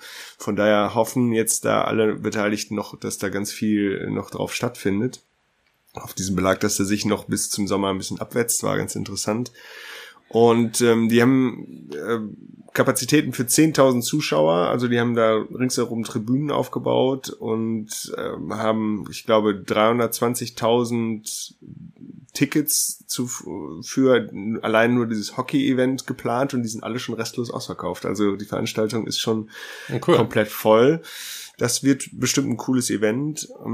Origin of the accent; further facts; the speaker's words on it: North Rhine-Westphalia, Germany; Ich komme ja eigentlich aus NRW